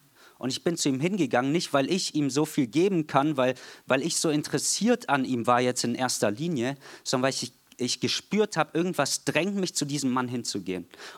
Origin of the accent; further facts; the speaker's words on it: Heidenheim, Baden-Württemberg, Germany; Wir kommen aus Heidenheim und Heidenheim spielt in der zweiten Liga und das ist ziemlich krass für eine 50.000 Einwohnerstadt